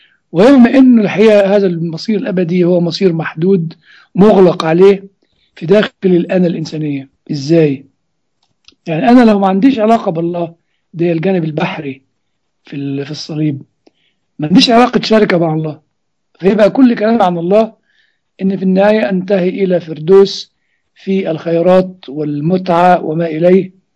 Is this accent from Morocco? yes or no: no; Egypt; لكن الاختصار عبادة زي ما بيقولوا عندنا في مصر.